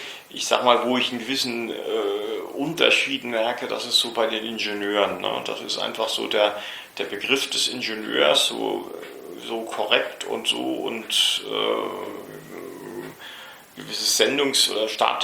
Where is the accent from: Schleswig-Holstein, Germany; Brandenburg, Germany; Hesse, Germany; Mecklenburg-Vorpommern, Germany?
Mecklenburg-Vorpommern, Germany; dass ich ja aus Mecklenburg komme.